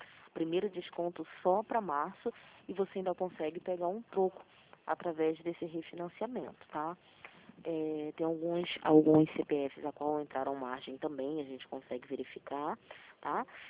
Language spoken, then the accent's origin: Portuguese; Rio de Janeiro, Brazil; Sim, eu também sou do Rio.